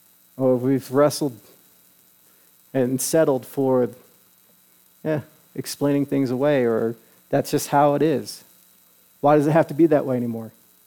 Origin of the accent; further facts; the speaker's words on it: Long Island, New York, United States; this is a place from where I grew up in Long Island.